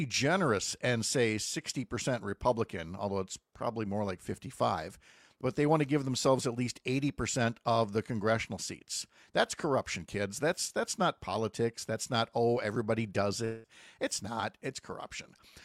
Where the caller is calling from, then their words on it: Tyler, Texas, United States; I'm listening from Tyler, East Texas.